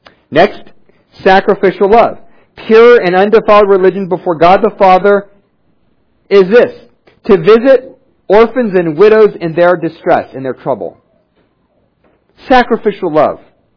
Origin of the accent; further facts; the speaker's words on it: United States; Well, I don't believe in slavery. I'm an American.